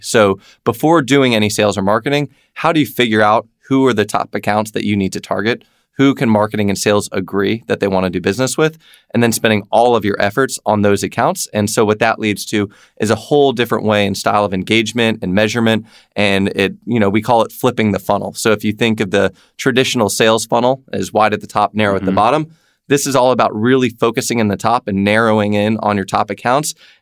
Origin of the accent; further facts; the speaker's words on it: New York, United States; also born or lived in Georgia; So I was born in New York, but I'm from Atlanta. So what I mean by that is grew up in New York till I was 8, parents divorced, moved down to Atlanta with my dad and 2 brothers, been here ever since